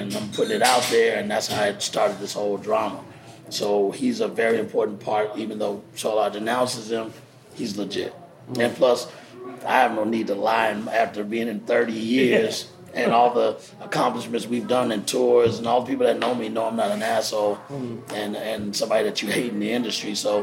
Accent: Texas, United States; now in New York, United States; And, you know, everybody knows I'm from Texas originally.

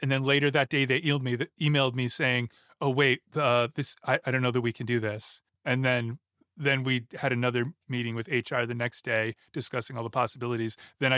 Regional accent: United States; now in Europe; but because I'm an American citizen, therein lies the problem.

